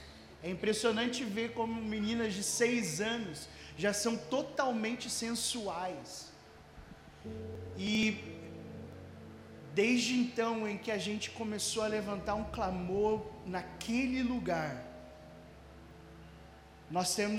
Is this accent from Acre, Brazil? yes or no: no; Londrina, Paraná, Brazil; now in Rio de Janeiro, Brazil; como o Manos já falou. Eu sou londrinense, eu sou de Londrina, mas eu tô morando no Rio de Janeiro tem 3 anos.